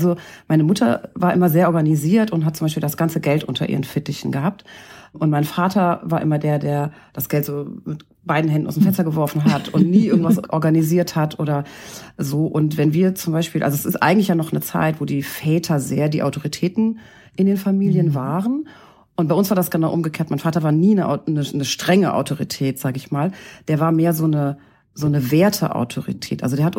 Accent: Hesse, Germany; born or raised there

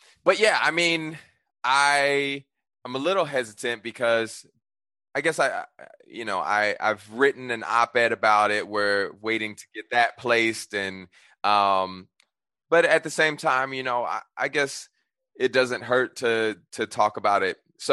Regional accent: United States; I'm not from here. I'm from America.

